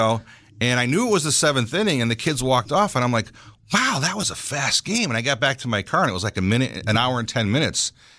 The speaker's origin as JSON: {"language": "English", "town": "Berlin", "country": "United States", "tie": "born or raised there", "said": "because I grew up in Berlin"}